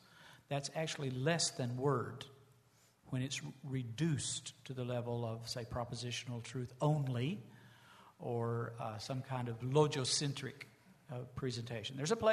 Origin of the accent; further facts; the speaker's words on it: the South, United States; I can remember hearing African-American preachers in their churches as I was growing up in the South